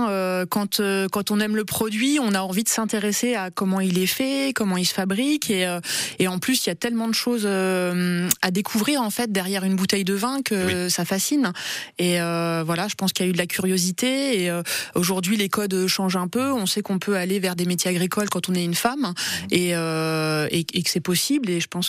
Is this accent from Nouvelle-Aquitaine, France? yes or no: no; Châteauroux, Centre-Val de Loire, France; Moi, je suis originaire de Châteauroux, donc une région où il n'y a pas beaucoup de vignes.